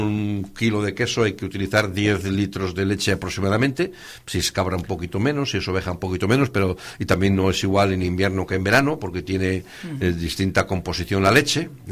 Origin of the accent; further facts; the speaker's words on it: Cantabria, Spain; Lo cual, pues yo creo que es lamentable como cántabro.